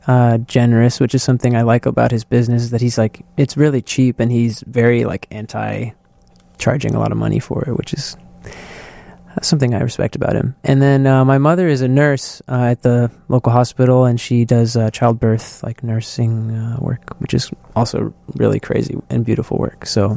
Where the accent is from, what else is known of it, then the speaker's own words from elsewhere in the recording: Wendell, Massachusetts, United States; Wendell is the town I grew up in Massachusetts. It's like tiny, maybe it's less than 1,000 people live there.